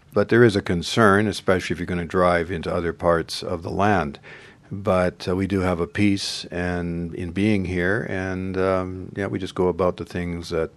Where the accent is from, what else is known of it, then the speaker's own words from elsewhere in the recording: Canada; And you'd say, well, we're from Canada and we're volunteering here in Israel.